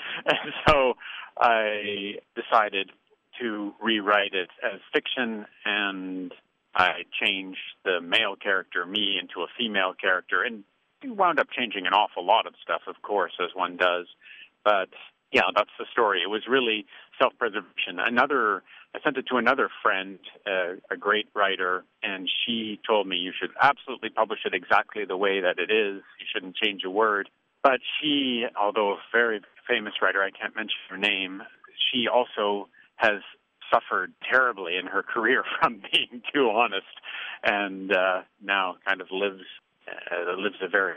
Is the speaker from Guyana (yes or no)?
no; Canada; now in United States; I'm a Canadian now living in the United States.